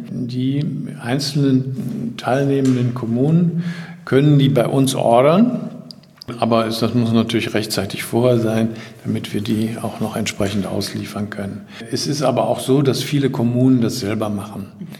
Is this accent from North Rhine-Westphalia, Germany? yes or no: yes; Düsseldorf, North Rhine-Westphalia, Germany; Ich stamme aber ursprünglich aus Düsseldorf